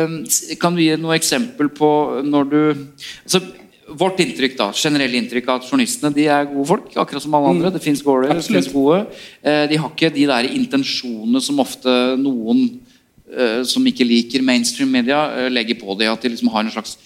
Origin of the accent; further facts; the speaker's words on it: Bergen, Vestland, Norway; Jeg bergenser. Er ikke det liksom, fyller ikke rollen som bergenser en hel kropp og et helt sinn og en hel sjel?